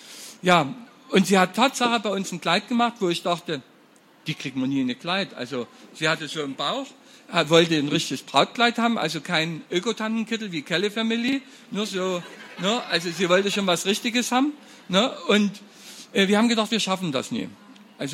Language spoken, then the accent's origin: German; Saxony, Germany; da muss ich bekloppt sein, ich komme aus Sachsen.